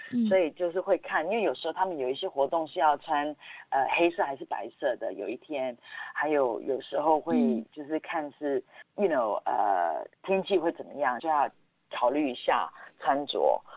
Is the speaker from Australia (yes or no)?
yes; Australia; also born or lived in Hong Kong; 我小的时候真的在这边长大完全不太了解